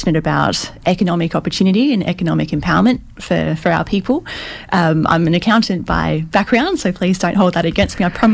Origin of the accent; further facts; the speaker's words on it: Perth, Western Australia, Australia; I'm a Wilman Noongar. I've been born and raised in Perth my whole life, but my family … come from Narrogin, about 200 k's inland from Perth.